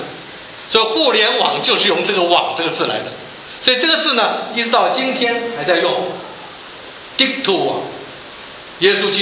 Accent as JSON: {"language": "Chinese", "country": "Taiwan", "said": "我从台湾来的，台湾在所有外不是这个台湾本地生的都叫做外省人。"}